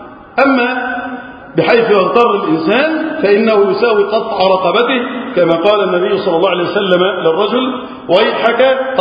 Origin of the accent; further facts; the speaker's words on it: Egypt; اللهم اجعل بلدنا مصر وسائر بلاد المسلمين أمنا أمانا يا رب العالمين